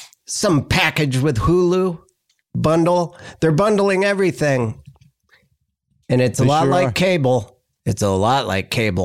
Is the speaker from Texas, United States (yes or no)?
yes; Austin, Texas, United States; I'm from Austin.